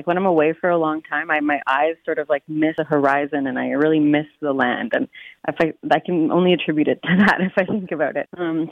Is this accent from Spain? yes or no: yes; Spain; I grew up a lot in Spain, so Spanish is something that I am fluent in and also feel very natural speaking and singing and just living in, existing in.